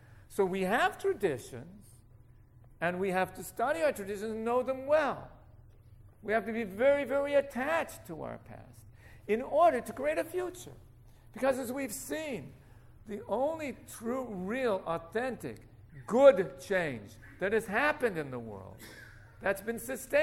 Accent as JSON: {"language": "English", "town": "Vancouver", "region": "British Columbia", "country": "Canada", "tie": "born or raised there", "said": "Growing up in Vancouver, I was very much a part of the environmental movement"}